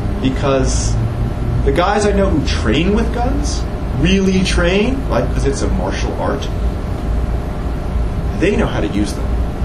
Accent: Georgia, United States; I'm from Georgia. It's a requirement.

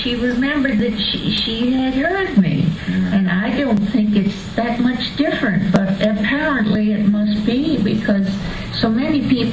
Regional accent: Covington, Kentucky, United States; also born or lived in Georgia / Mississippi / Alabama; Well, I'm from Covington, Kentucky, but I lived in all the southern states. You know, Georgia and Mississippi and Alabama.

